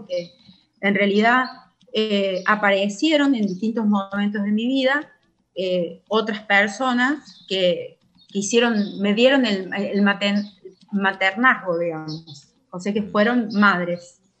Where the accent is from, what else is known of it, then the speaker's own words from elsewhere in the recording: Ballesteros, Córdoba, Argentina; born there; yo nací en la localidad, bueno, de acá de Ballesteros, o sea, cerquita.